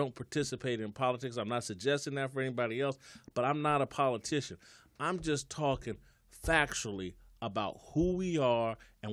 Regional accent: Midwest, United States; And I'm from the Midwest. I grew up in a little inner city neighborhood church.

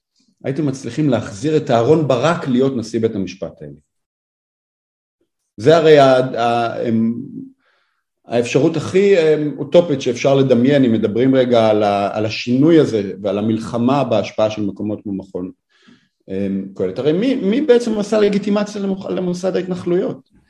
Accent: Germany; אני בתור אזרח גרמני שייך לעם הגרמני.

